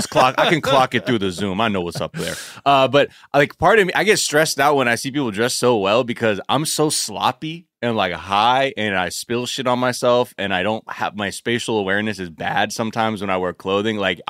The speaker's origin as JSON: {"language": "English", "town": "North Hollywood", "region": "California", "country": "United States", "tie": "born or raised there", "said": "And then Noho, shorthand for North Hollywood. My hometown, home ground."}